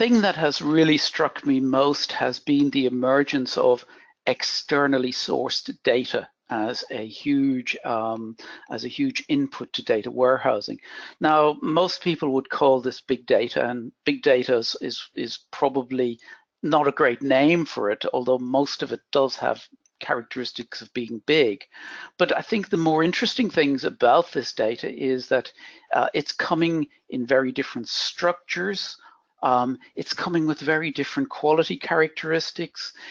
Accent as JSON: {"language": "English", "town": "Dublin", "region": "Leinster", "country": "Ireland", "said": "you can probably hear that I'm not South African, or at least the South Africans among the audience will know that instantly. I'm actually Irish, and most of my life was based in Dublin in Ireland."}